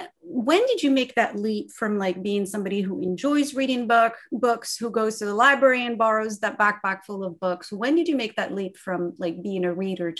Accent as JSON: {"language": "English", "country": "Morocco", "tie": "born or raised there", "said": "I was born and raised in Morocco, and I grew up at a time when Morocco had one state television channel."}